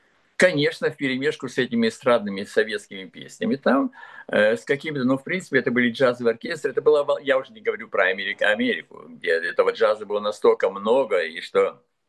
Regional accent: Arkhangelsk, Arkhangelsk Oblast, Russia; У меня родина все-таки Архангельск, я помор. Это та сторона России северная, ближе к Скандинавии

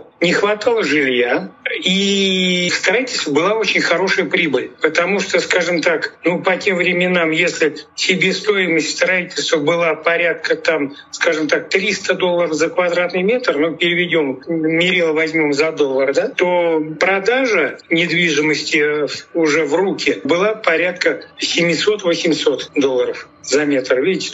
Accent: Volga region, Russia; Понимаете, я вырос на Волге.

